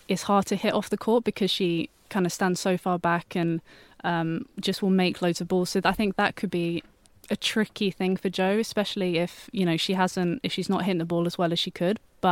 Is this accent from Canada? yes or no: no; United Kingdom; As a Brit